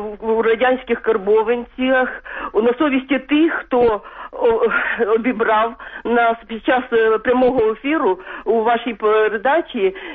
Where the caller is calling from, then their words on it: Kyiv, Ukraine; я з Києва.